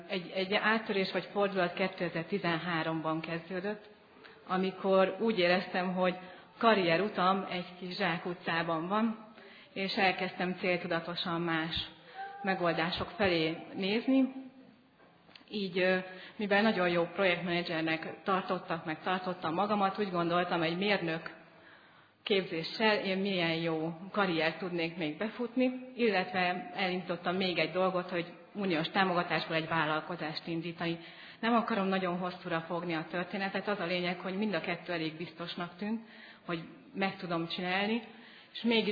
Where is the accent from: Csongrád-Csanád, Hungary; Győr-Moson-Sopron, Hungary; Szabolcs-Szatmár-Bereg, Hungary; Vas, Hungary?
Vas, Hungary; Szombathely; Szombathelyen születtem, itt is nőttem föl, az egyetemi éveket pedig Sopronban töltöttem, közgazdásznak tanultam, illetve az is lettem. Alapvetően egy hiteltelen, mondjuk úgy, hogy alkalmi katolikus családban nőttem fel.